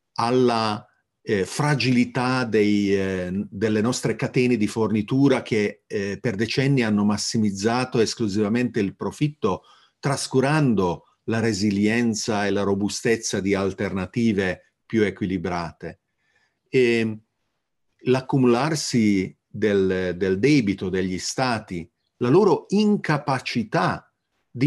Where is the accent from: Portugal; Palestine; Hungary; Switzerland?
Hungary; Io sono cresciuto in Ungheria a pane, salame ungherese e fantascienza.